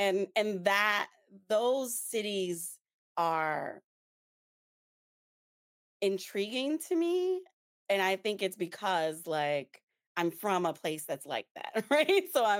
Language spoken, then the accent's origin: English; New Orleans, Louisiana, United States; I think this is absolutely just being that I'm from New Orleans